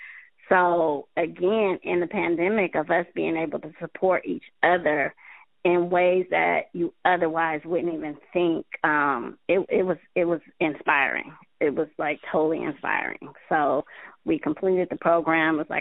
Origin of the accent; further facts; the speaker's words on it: San Francisco, California, United States; growing up in San Francisco, I actually lived in Lakeview until I was 11. Then we moved to Fillmore, where I grew up, and then I've been working in the Bayview for like the last 20 years.